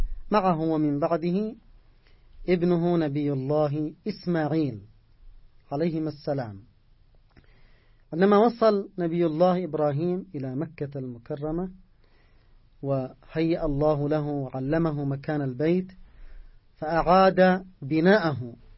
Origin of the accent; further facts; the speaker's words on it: Yemen; ونحن كشعب يمني بين هذه الأمة